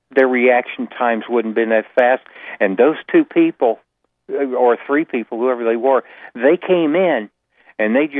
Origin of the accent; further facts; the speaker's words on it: Tennessee, United States; I shot guns and owned one since I was 7 years old. I come from East Tennessee.